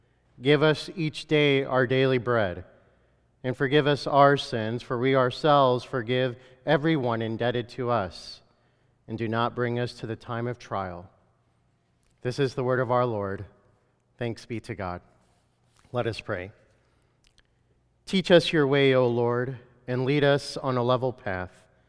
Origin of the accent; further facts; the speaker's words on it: El Salvador; an international build in my home country of El Salvador.